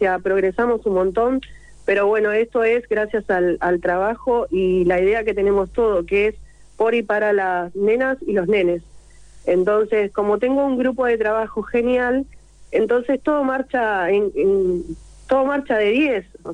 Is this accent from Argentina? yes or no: yes; Buenos Aires, Argentina; also born or lived in Santa Fe; Yo vivía en Santa Fe en ese tiempo, pero yo soy porteña, soy de Buenos Aires.